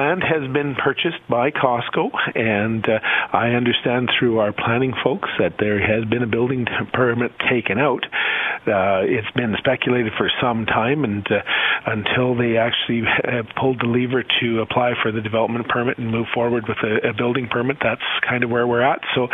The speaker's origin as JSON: {"language": "English", "region": "Saskatchewan", "country": "Canada", "tie": "born or raised there", "said": "I'm a Saskatchewan stubble jumper from way back, born and raised in Saskatchewan. Traveled, still have an interest in a family farm in southeast Saskatchewan."}